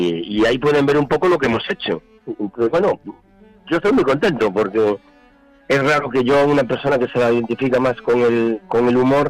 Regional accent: Basque Country, Spain; pues yo soy vasca y te ha salido vasca

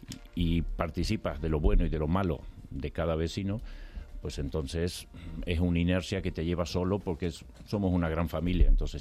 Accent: Argentina; now in Braojos, Spain; Yo me vine de Argentina con mi abuelo, me busqué la vida, empecé a trabajar

